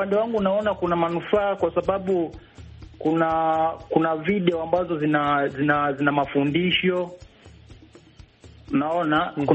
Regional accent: Manyovu, Kigoma, Tanzania; natokea Kigoma Manyovu.

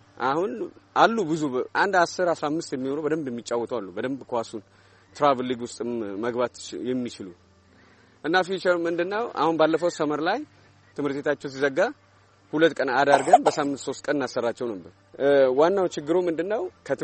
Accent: Addis Ababa, Ethiopia; ደግሞ አልማዝ ሜዳን ያደግኩት የቄራ ልጅ ነኝ።

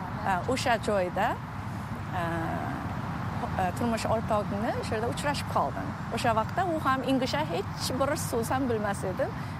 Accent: Seoul, South Korea; born there; Uzbek is a second language; Seul Koreyada tug'ilganman. Keyin 97 yilda birinchi marta O'zbekistonga borib

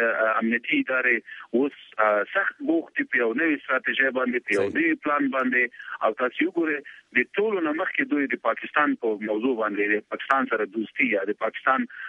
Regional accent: Afghanistan; مونږ د افغانستان د یو افغان په صفت هم کولی شو خبرې وکړو او د افغانستان خلکو په صفت هم خبرې کولی شو

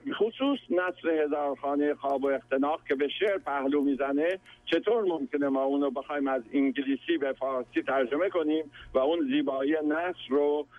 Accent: Khorasan, Iran; مسئله اینه که من چون خراسانی هستم

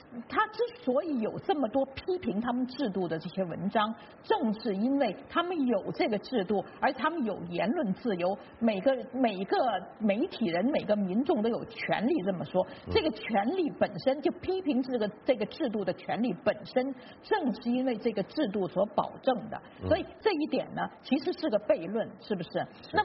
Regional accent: China; 中国人，就是我们在那个年代长大的中国人

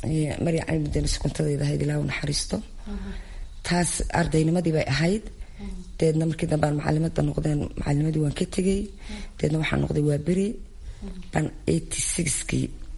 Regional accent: Djibouti; also born or lived in Hargeisa, Somalia; waxaan ku dhashay in Hargeysa waxaan ku koray Djibouti 6 sano la igu geeyay

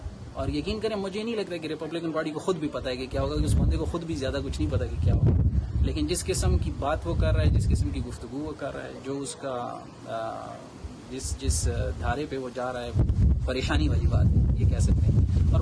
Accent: Peshawar, Khyber Pakhtunkhwa, Pakistan; moved away as an adult; now in Cleveland, United States; میرا تعلق پشاور سے ہے. میری ساری زندگی، میری ایجوکیشن پشاور میں ہوئی ہے. میں یہاں پہ ریزیڈنسی کرنے آیا ہوں کلیولینڈ میں. پچھلے میرا خیال ہے 2 سال سے، 2014 سے میری رہائش ہے. I am N immigrant.

